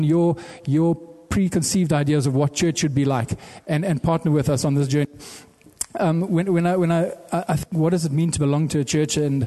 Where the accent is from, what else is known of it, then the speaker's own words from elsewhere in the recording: Zimbabwe; moved away as an adult; I grew up in Zimbabwe for the first 20 years of my life